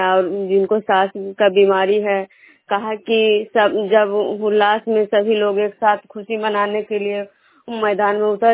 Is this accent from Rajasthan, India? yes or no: no; Vishnupur, Bihar, India